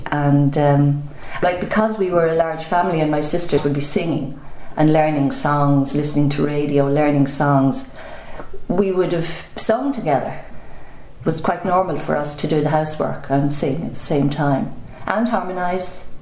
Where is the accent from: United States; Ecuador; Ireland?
Ireland; Slane, Leinster; born there; I was born in Slane in 1949. I come from a large family.